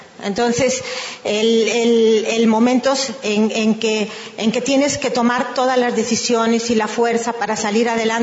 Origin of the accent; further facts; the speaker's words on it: Galicia, Spain; Yo soy española, como ya les dijeron. Nací en un pueblito, más bien, sí, en un pueblito a 14 kilómetros de Orense